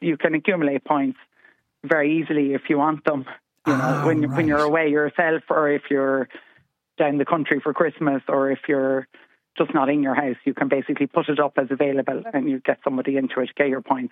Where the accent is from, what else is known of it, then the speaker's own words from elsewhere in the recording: Connacht, Ireland; I'm from Mayo, and when I'm in Mayo, I let people into my house in Dublin.